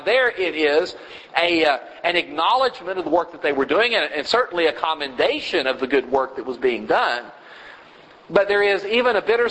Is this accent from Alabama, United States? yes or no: no; Texas, United States; now I was raised in West Texas. And I'll tell you something, you go to certain parts of West Texas.